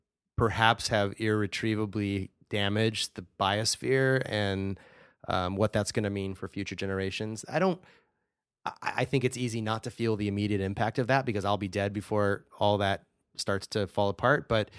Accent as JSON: {"language": "English", "country": "United States", "said": "short term, I'm concerned, especially as an American, about the state of our democracy."}